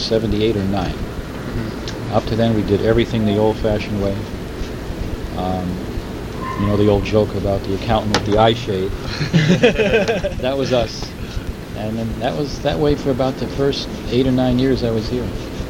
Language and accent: English; New Rochelle, New York, United States; New Rochelle, New York.